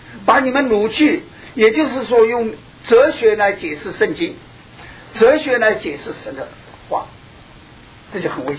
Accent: China; 我们从大陆来的人就很清楚，因为我们受过这个无神论的教育

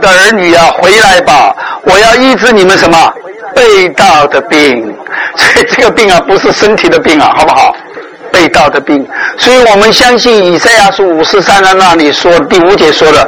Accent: China; 我因为我是从大陆来的，可能你们没有听过

